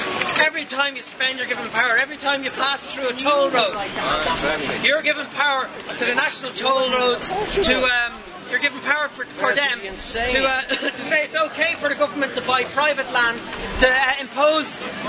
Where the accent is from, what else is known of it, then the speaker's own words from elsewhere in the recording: Ireland; Yeah, we're fucking Irish, we drink Guinness.